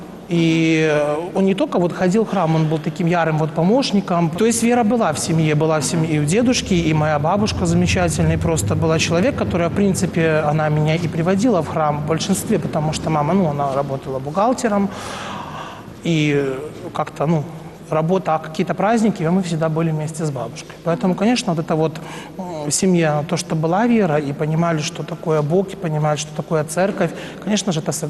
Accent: Zhabinka, Brest Region, Belarus; у нас был концерт вот в моем родном городе, где я родился, в принципе, город Жабинка.

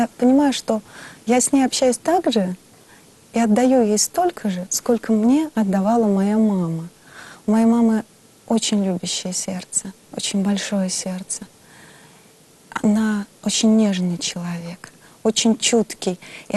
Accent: Ulyanovsk, Ulyanovsk Oblast, Russia; born there; Вообще, в принципе, я родилась в Ульяновске.

